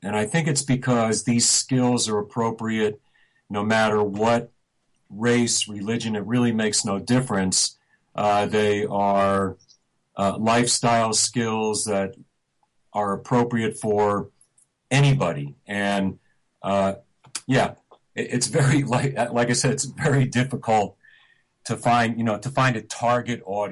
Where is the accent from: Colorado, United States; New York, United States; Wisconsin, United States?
New York, United States; You know, I'm originally from New York.